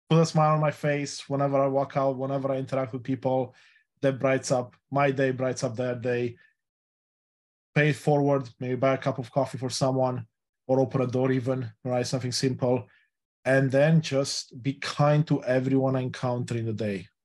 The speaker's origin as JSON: {"language": "English", "country": "Romania", "first_language": "Romanian", "second_language": "English", "said": "I speak Romanian, which is my native language, and a bit of Spanish as well."}